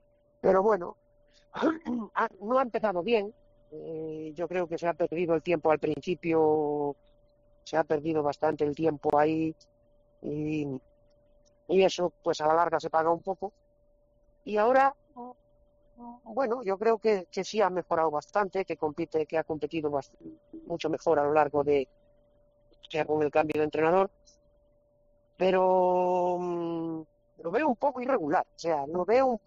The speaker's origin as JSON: {"language": "Spanish", "town": "Santa Comba", "region": "Galicia", "country": "Spain", "tie": "born there", "said": "por Lugo, estoy por Lugo, por Santa Comba, por mi pueblo natal, pues por aquí, con mi familia, con mi gente"}